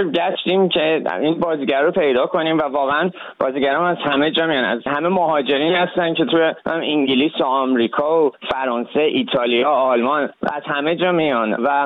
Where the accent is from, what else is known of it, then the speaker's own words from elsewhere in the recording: Iran; من چون 18 روزه تو ایران زندگی کردم، بزرگ شدم